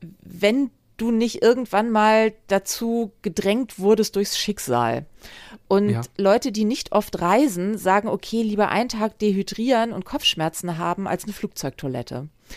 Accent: Hamburg, Germany; ich als Hamburgerin kann das durchaus verstehen.

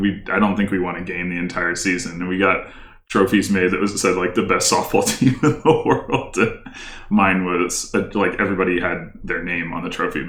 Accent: St. Louis, Missouri, United States; Okay. So I grew up in St. Louis, Missouri in the United States. For those of you who are not familiar with that, it's pretty much in the middle of the country.

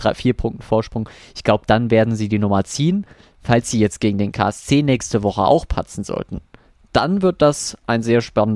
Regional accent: Saarbrücken, Saarland, Germany; Ich bin ein Saarbrücker Junge.

